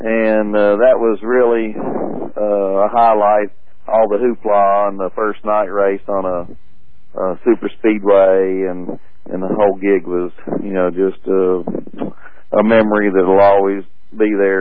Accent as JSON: {"language": "English", "town": "Homewood", "region": "Alabama", "country": "United States", "tie": "born or raised there", "said": "yeah, well, I grew up in Homewood, which is in the Birmingham area."}